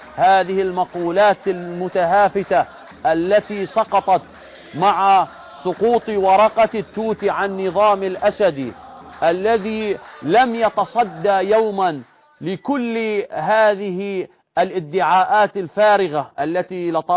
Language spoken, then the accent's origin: Arabic; Syria; أجبت عن نفسي كسوري أنتمي إلى سوريا